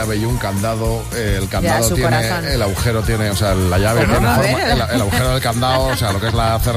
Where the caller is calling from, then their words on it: Hospitalet de Llobregat, Catalonia, Spain; de Hospitalet de Llobregat.